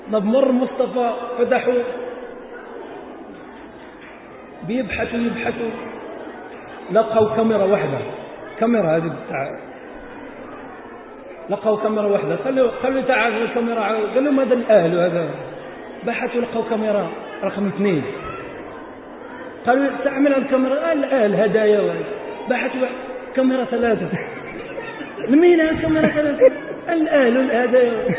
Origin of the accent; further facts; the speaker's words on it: Marrakesh, Marrakesh-Safi, Morocco; وقلنا لهم إحنا من مراكش وخمسمائة تقريبا 350 كيلو تبعانا.